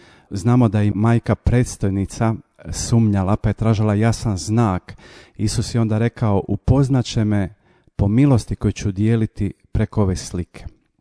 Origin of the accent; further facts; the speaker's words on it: Rijeka, Primorje-Gorski Kotar County, Croatia; inače rodom sam iz Rijeke